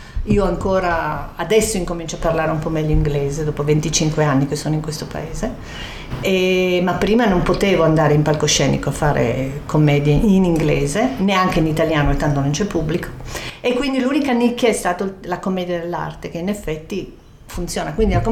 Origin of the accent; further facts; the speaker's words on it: Turin, Piedmont, Italy; born there; non siamo più, proprio molto piemontesi, no? E sono nata a Torino da una famiglia abbastanza, insomma, piccola borghesia, abbastanza normale.